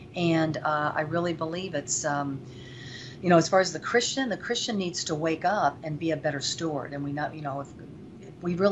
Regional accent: Caracas, Capital District, Venezuela; now in United States; I come from Venezuela. I was born in Caracas, Venezuela.

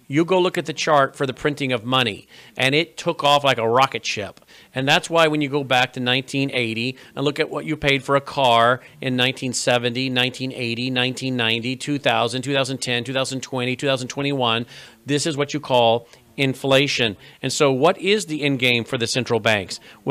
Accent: Jackson, Mississippi, United States; born there; I was born in Jackson, Mississippi. It's about 5 miles from where I live.

